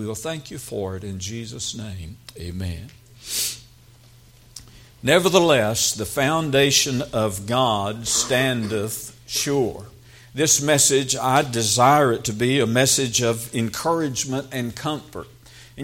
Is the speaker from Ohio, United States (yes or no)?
no; Marshfield, Missouri, United States; My dad pastored Temple Baptist Church in Marshfield, Missouri. And so I was from Marshfield.